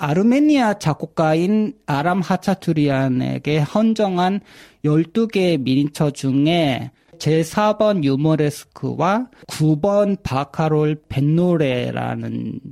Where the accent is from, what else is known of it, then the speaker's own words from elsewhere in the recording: South Korea; 일본인이랑 결혼까지 한 한국인 음악인답게